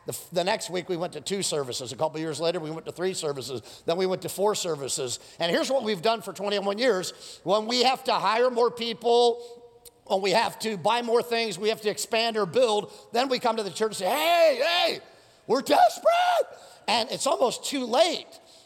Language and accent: English; United States; Do you know we have been programmed growing up in the United States that everything revolves around who?